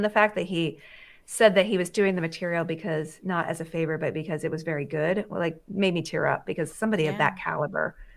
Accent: Alabama, United States; I'm from Alabama

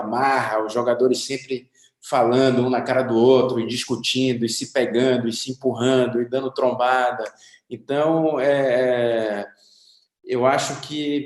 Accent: Bahia, Brazil; Principalmente porque eu sou da Bahia, né?

